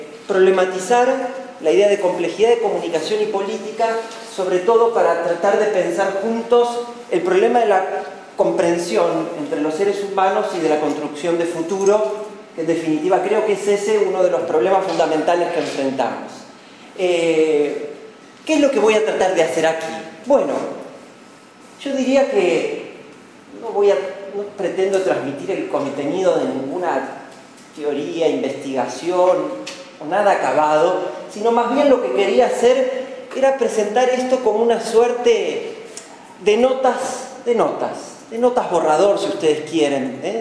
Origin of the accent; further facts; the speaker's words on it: Castelar, Buenos Aires Province, Argentina; yo me crié con mi familia, con ella en su casa cuando era pequeño, allá en el Castelar en Buenos Aires.